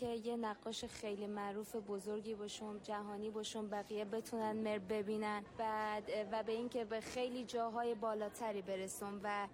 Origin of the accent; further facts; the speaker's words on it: Mashhad, Razavi Khorasan, Iran; 20 ساله از مشهد و اصالتاً هراتی هستم.